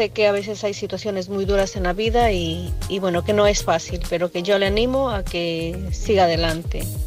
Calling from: Santiago de Compostela, Galicia, Spain; de Santiago de Compostela.

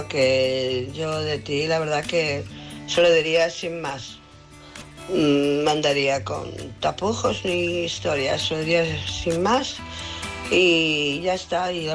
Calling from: Barcelona, Catalonia, Spain; de Barcelona.

